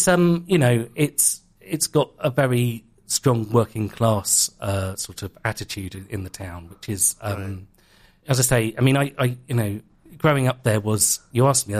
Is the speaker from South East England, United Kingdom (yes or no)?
yes; Hastings, South East England, United Kingdom; if I say to someone, I'm from Hastings, quite often they'll say, oh, lovely.